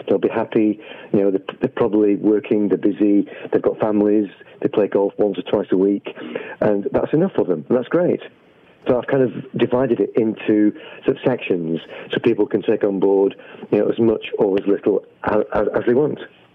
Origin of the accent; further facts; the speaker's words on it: England, United Kingdom; accent: English; What is probably just my English accent.